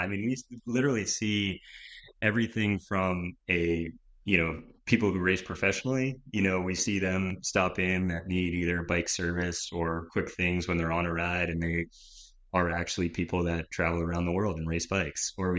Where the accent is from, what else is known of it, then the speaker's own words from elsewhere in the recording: North Andover, Massachusetts, United States; You know, I've known about the shop, you know, growing up in North Andover. I would ride by it. I would see it in town.